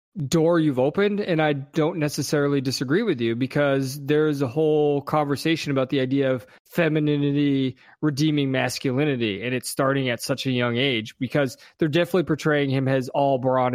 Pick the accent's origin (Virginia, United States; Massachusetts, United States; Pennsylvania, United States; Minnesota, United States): Massachusetts, United States; I like John Cena better, but I'm also from Massachusetts, and he's from Boston.